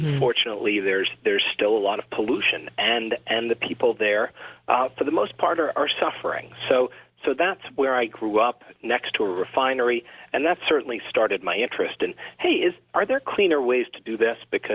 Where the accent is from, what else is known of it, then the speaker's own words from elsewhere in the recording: Louisiana, United States; such as those that we've seen in my home state of Louisiana.